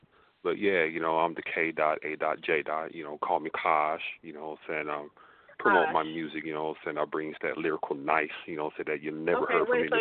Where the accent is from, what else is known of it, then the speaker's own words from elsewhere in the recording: Tulsa, Oklahoma, United States; also born or lived in Cleveland; now in Fort Smith, United States; You know, I'm calling from Fort Smith, Arkansas, you know what I mean? But I'm from Elbow Way, you know, I was born and raised in Tulsa, you know, lived in Cleveland for a little bit